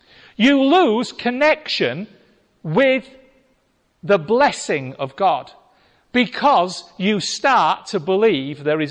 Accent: United Kingdom; Now, as British people, we ought to love this because it's our sort of hope.

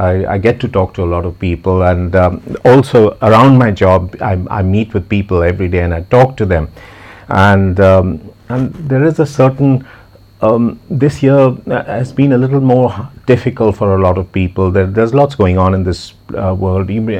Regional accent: Chandigarh, India; this is a church in my hometown called Chandigarh.

